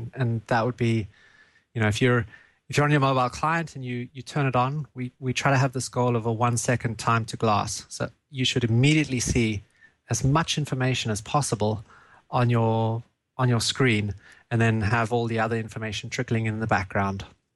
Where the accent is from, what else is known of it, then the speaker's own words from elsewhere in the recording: South Africa; now in Munich, Germany; I'm coming in from Munich, Germany today. Originally, I'm from South Africa, but I've somehow managed to end up here in Germany.